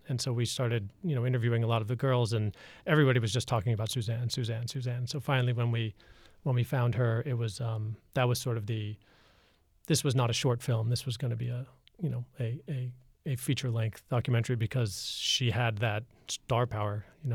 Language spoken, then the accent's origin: English; Boston, Massachusetts, United States; I'm from Boston. The Patriots were playing.